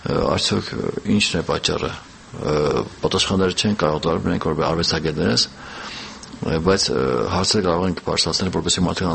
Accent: Georgia; երկուսը Վրաստանից ենք, Վրացահայ

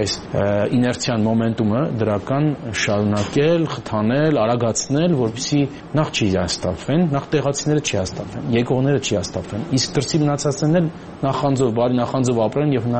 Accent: Yerevan, Armenia; moved away as an adult; also born or lived in United States; 31 տարի բնակվել եմ Միացյալ Նահանգներում, բայց միևնույն է, ես սկզբունքայնորեն Երևանցի եմ, Հայաստանցի եմ։

